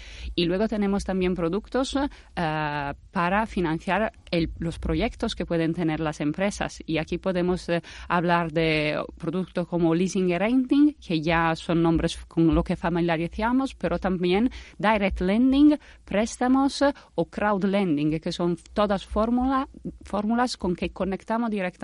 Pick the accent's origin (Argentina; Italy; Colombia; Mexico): Italy; Spanish is a second language; moved away as an adult; now in Spain; evidentemente mi acento me delata, soy italiana y he llegado en España